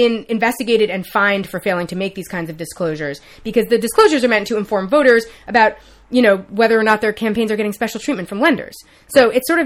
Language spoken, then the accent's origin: English; New York City, New York, United States; I never thought, as a New Yorker who grew up in the era where New York was like persona non grata to every political situation